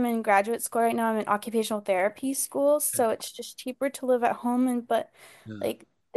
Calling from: Las Vegas, Nevada, United States

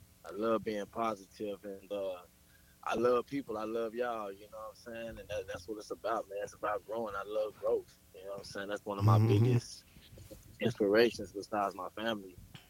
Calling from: Austin, Texas, United States; Austin, Texas.

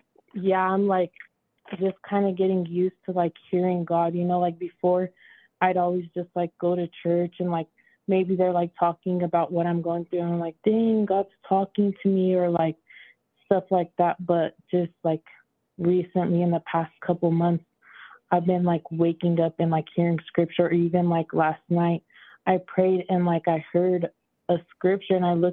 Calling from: Thornton, Colorado, United States; I'm calling from Thornton, Colorado.

